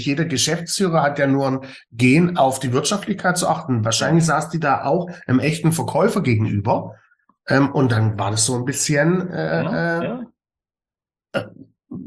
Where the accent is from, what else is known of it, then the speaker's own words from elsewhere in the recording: Ludwigsburg, Baden-Württemberg, Germany; aus Ludwigsburg. Da ist meine alte Heimat.